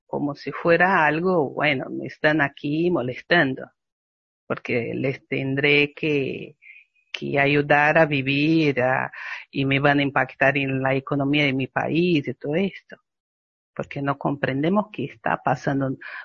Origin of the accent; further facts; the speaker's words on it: Brazil; Soy de Brasil, así que también me impacta lo de Amazonia